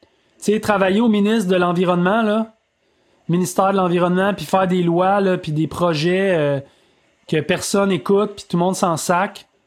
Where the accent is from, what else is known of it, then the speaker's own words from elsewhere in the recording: Saint-Bruno, Quebec, Canada; moi je viens de Saint-Bruno, tu sais, c'est une banlieue.